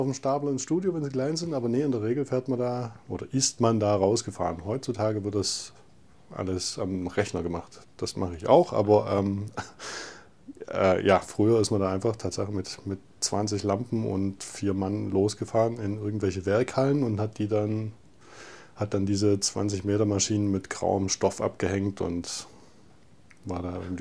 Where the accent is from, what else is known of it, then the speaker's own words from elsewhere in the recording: Saxony, Germany; moved away as an adult; now in Calw, Germany; ich bin im Erzgebirge aufgewachsen, habe da Abitur gemacht